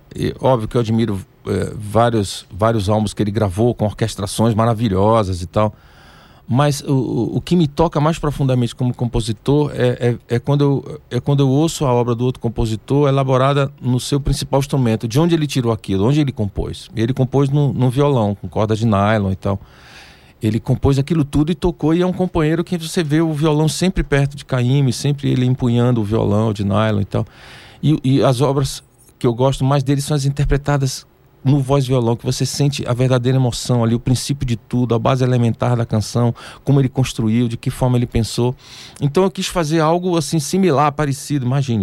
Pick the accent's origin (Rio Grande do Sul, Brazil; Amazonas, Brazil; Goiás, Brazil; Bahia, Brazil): Bahia, Brazil; Salvador; nasci em Salvador, eu morei em Itapuã, convivi com os pescadores na praia.